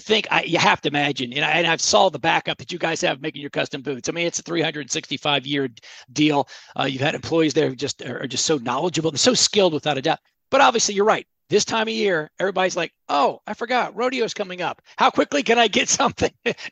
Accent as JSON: {"language": "English", "region": "Texas", "country": "United States", "said": "because listen, I'm a Texan, but I really don't have the hat."}